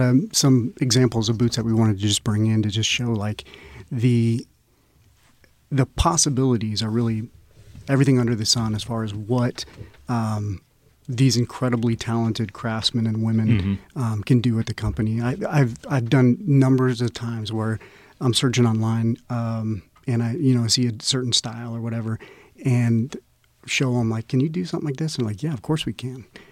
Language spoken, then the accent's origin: English; Alliance, Nebraska, United States; Born and raised in Alliance, Nebraska. Obviously, a lot of the Common Folk listeners will know where that is, way out west.